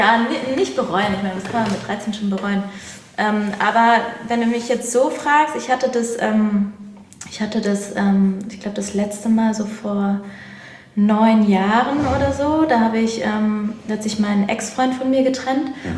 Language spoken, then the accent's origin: German; Dortmund, North Rhine-Westphalia, Germany; Aus Dortmund ursprünglich.